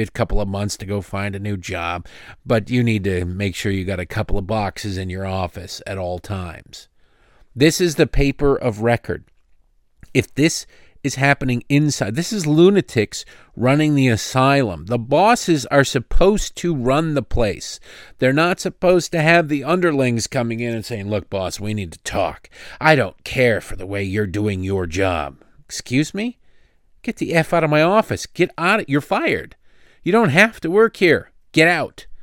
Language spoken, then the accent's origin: English; Dearborn, Michigan, United States; If you look at the Midwest, and I am from the Midwest, Midwesterners are not rabid radical lefties.